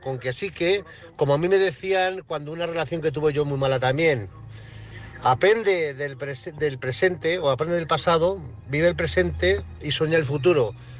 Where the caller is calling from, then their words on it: Zaragoza, Aragon, Spain; de Zaragoza